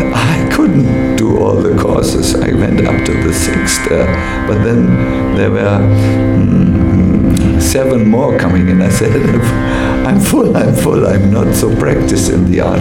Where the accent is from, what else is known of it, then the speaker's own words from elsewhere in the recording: Germany; English is a second language; I was born in Germany and brought up in Germany.